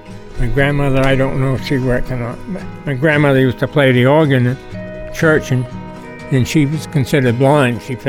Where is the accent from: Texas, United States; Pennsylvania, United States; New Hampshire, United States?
New Hampshire, United States; Newport; Well, I was born over in Newport, New Hampshire, 1935, July 21st. I lived there until I went to college in 52, I guess it was. My dad was a farmer and a mill worker.